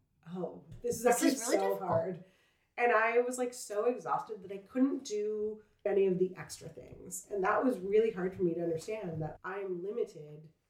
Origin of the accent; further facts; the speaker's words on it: the South, United States; And I'm from the South, so a lot of my friends went there.